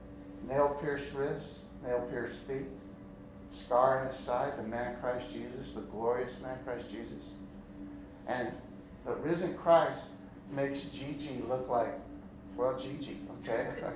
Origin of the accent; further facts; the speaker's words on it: Bagdad, Arizona, United States; Now, when I was a little kid, growing up in Bagdad, Arizona, no H, okay, little mining town in Arizona